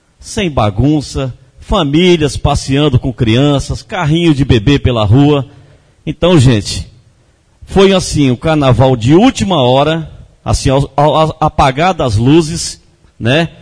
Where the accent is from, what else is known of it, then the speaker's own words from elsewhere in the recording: Conceição da Barra, Espírito Santo, Brazil; eu, nascido e criado aqui em Conceição da Barra